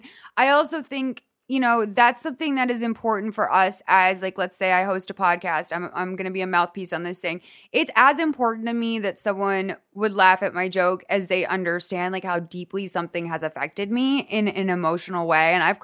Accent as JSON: {"language": "English", "town": "Boston", "region": "Massachusetts", "country": "United States", "tie": "born or raised there", "lives_now": "Los Angeles, United States", "said": "Well, we're also spoiled because we grew up in Boston, right?"}